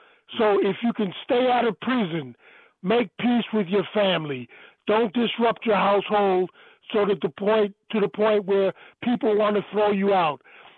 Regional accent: Washington, District of Columbia, United States; And I grew up there on Stanton Road in Southeast, and we had a pool that we could walk to in Stanton Dwellings.

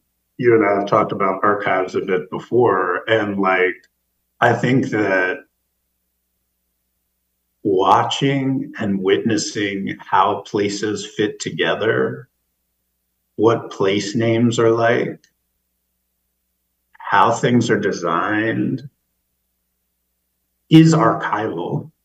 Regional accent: Virginia, United States; I grew up in Northern Virginia, so I had a different feeling about it.

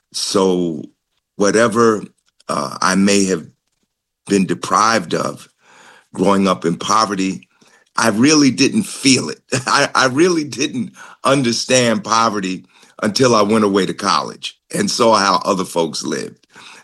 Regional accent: Newark, New Jersey, United States; And I grew up in Newark, New Jersey. I'm a product of Newark Public Schools, South 17th Street School, and Arts High School in Newark, New Jersey.

